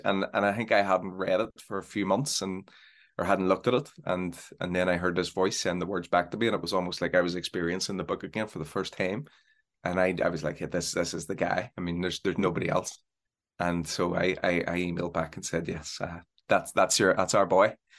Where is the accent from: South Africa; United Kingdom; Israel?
United Kingdom; Belfast, Northern Ireland; The other two weren't from where I'm from West Belfast, but Connor's from, he's right around the corner from where I am.